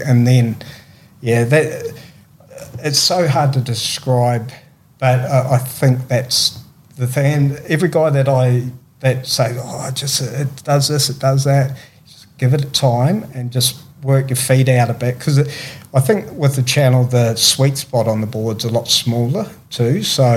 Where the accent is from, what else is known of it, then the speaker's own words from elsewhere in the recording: South Island, New Zealand; I'm from the South Island of New Zealand, are two totally different countries, you know.